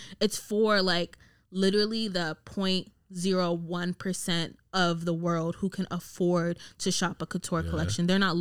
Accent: United States; For me, obviously, like I'm Black American, like so I took issue with it in two ways.

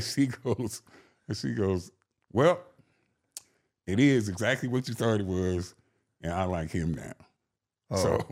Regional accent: Compton, California, United States; also born or lived in Arkansas; Yes, raised in Compton, born in Arkansas.

